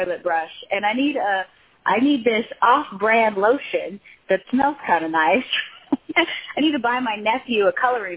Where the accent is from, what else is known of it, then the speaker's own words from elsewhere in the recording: Texas, United States; We had a place when we were growing up in Texas called Sack and Save.